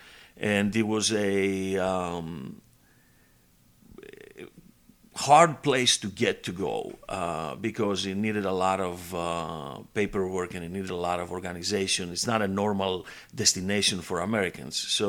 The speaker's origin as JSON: {"language": "English", "country": "Greece", "second_language": "English", "said": "I'm originally from Greece, and therefore people ask me, why not Greece, for example?"}